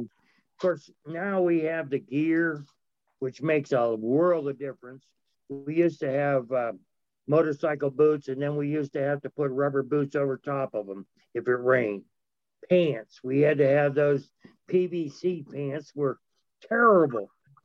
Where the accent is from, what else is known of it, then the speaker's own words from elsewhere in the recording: Ohio, United States; They're coming from California. I come from Ohio. So that works out kind of nice that way.